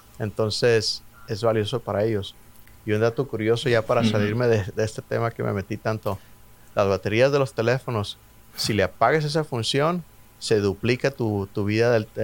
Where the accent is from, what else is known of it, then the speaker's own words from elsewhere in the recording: Mexico; now in United States; pues yo soy de México